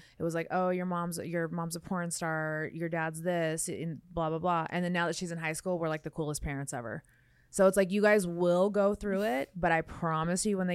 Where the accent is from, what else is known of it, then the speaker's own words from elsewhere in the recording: Las Vegas, Nevada, United States; Like, and maybe that's because I grew up in Vegas